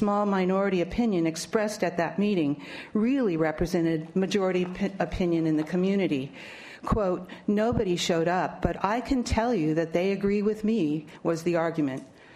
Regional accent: Los Osos, California, United States; from Los Osos

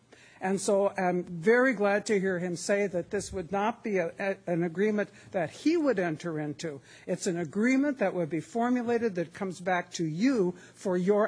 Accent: Cambria, California, United States; from Cambria

